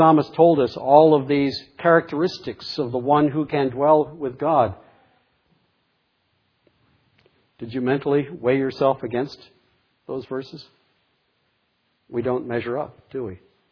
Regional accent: East Coast, United States; When I was growing up on the East Coast, we'd go to the beach in Massachusetts and in Lynn

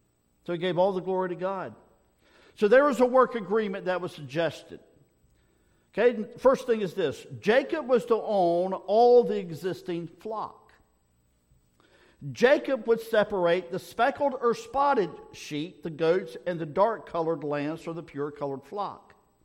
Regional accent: England, United Kingdom; So we can't call, we're British. Okay, we're Englishmen. Englishmen are not slaves.

